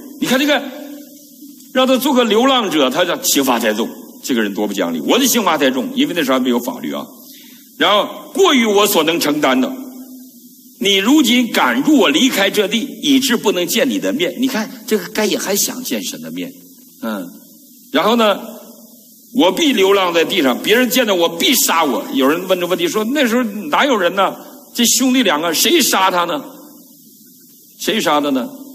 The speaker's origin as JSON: {"language": "Chinese", "region": "Northeast China", "country": "China"}